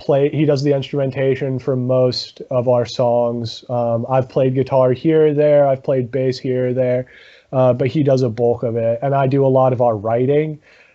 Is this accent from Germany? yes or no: no; Bethlehem, Pennsylvania, United States; I grew up in Bethlehem and Joe is currently there. So that's like where we say we're based out of.